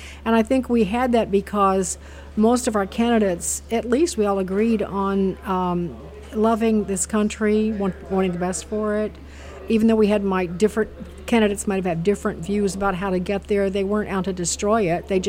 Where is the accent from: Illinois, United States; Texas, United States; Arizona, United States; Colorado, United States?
Illinois, United States; Chicago; I'm from the Midwest. I'm from Chicago originally. And my husband and I have been in D.C. for years.